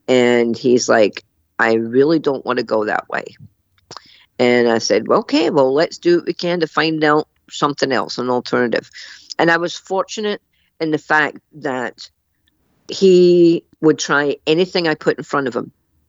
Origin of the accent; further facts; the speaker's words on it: Scotland, United Kingdom; I'm a fighter. I'm Scottish, right?